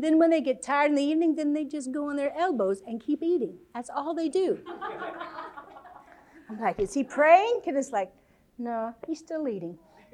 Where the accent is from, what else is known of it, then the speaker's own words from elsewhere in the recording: Orlando, Florida, United States; now in Scotland; growing up in Orlando with Walt Disney and orange groves